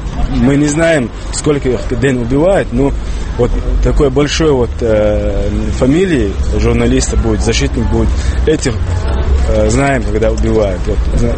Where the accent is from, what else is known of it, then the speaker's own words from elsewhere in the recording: Chechnya, Russia; now in Germany; Да, я из Чечни, я живу 4 года в Германии.